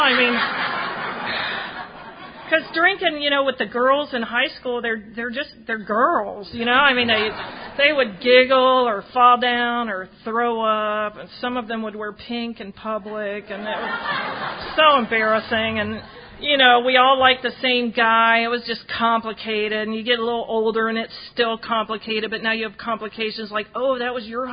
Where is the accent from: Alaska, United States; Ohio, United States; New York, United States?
Ohio, United States; Oxford; You know, I grew up in a college town. I grew up in Oxford, Ohio, where Miami University is, and I was going to college football games as a 6- and 7-year-old.